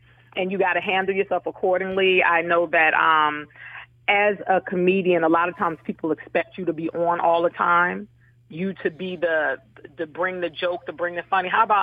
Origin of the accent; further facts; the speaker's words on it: New Jersey, United States; I started comedy in D.C., but, you know, I'm from North New Jersey.